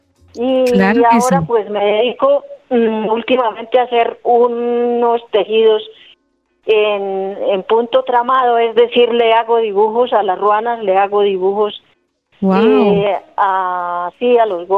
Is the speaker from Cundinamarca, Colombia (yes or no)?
yes; Carmen de Carupa, Cundinamarca, Colombia; Soy del municipio de Carmen de Carupa, en la vereda de playa